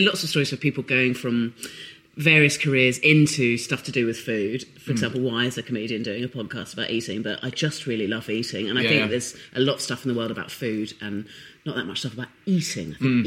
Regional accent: South West England, United Kingdom; I grew up in Dorset.

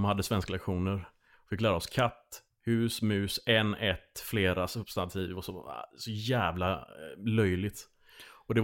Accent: Landvetter, Västra Götaland County, Sweden; moved away; Jag är uppvuxen i Landvetter.

